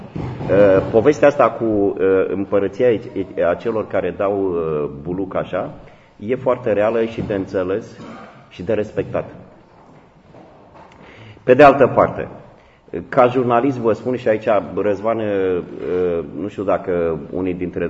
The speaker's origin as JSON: {"language": "Romanian", "country": "Romania", "said": "așa suntem noi ca români"}